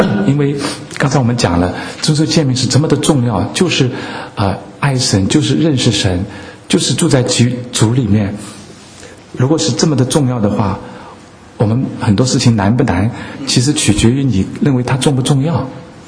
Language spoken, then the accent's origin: Chinese; China; 因为我们小时候在初中的时候，好像在国家中国大陆提倡一个口号